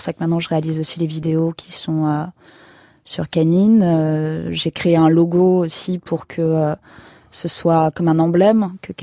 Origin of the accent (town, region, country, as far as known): Provence-Alpes-Côte d'Azur, France